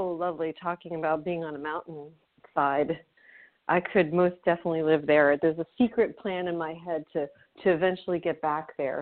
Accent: New York, United States; also born or lived in Washington, D.C., United States; You know, it's funny because I am a New Yorker, but I always say, like, what's that phrase? I'm not from the South, but I got here as fast as I could. I mean, truly, I went from New York actually to Washington, D.C.

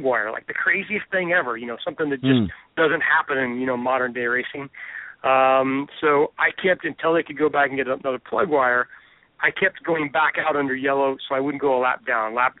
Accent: Florida, United States; Oh, you know, I'm from South Florida here. I've been here resident, you know, for 20 years now.

